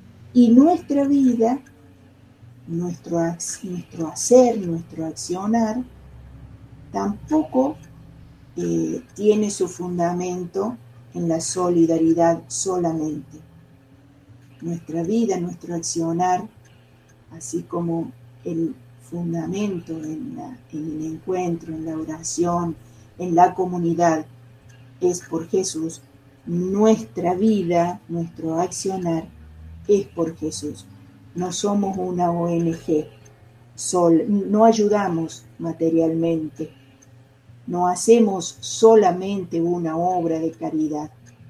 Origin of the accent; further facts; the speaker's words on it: Arroyo Cabral, Córdoba, Argentina; ahí a mi pueblito, Arroyo Cabral, cerca de Villa María